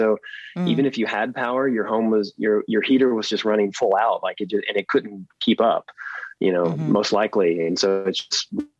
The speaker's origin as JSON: {"language": "English", "town": "Nacogdoches", "region": "Texas", "country": "United States", "tie": "born or raised there", "said": "I know that in my hometown of Nacogdoches in East Texas, like the power outages actually took out the water treatment plant"}